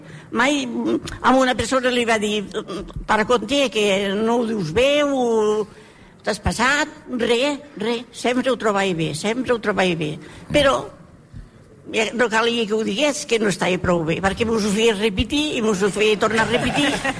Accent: Carràs, Catalonia, Spain; jo soc del Carràs, sí.

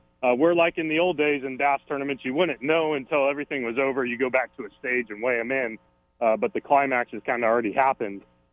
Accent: California, United States; moved away as an adult; I'm 34 years old. I grew up in Northern California. I packed my stuff up when I was 23, moved to Alabama to chase a dream to become a professional fisherman.

